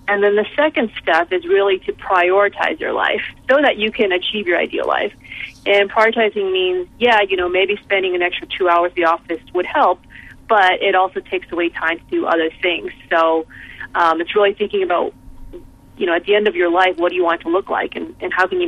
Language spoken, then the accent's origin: English; San Francisco, California, United States; I'm from San Francisco, you know, my partner and I are traveling.